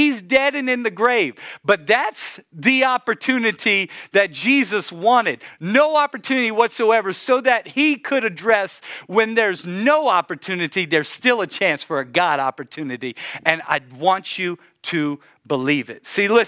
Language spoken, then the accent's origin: English; Louisiana, United States; And y'all know I'm a Cajun from Louisiana.